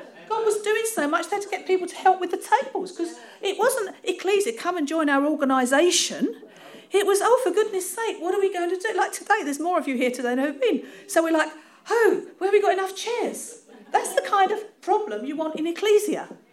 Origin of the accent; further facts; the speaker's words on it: London, United Kingdom; accent: Cockney; It's my Cockney accent coming out.